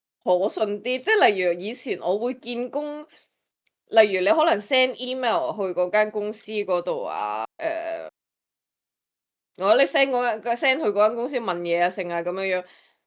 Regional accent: Hong Kong; 但系中文嚟讲，反而如果我哋作为香港人，好多你好少会中到计噶嘛？

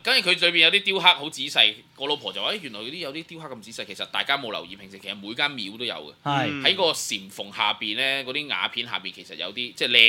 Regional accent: Hong Kong; 即我哋香港人叫嘅

